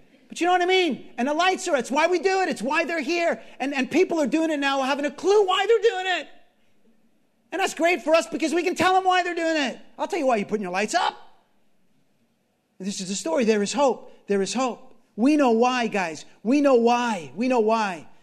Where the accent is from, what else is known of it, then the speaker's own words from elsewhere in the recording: New York, United States; I came from New York.